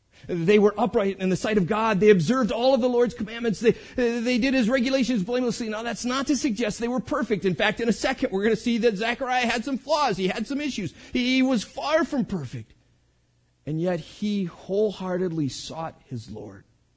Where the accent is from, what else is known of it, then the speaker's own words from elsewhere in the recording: Victor, Iowa, United States; I used to say Victor, and that follows up a second question. Where's that? So I've taken a new approach now. I come from a town in the hill country of Iowa.